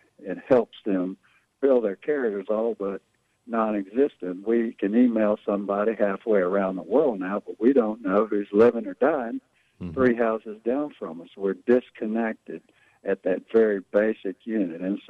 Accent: Shreveport, Louisiana, United States; when I grew up here in Shreveport, I grew up in a little neighborhood called Shreve Island on a street called East River Road.

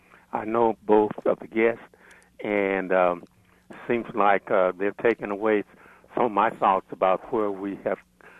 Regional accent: Kansas, United States; one of the things about growing up in Kansas, not growing up in Kansas City, but coming to visit Kansas City

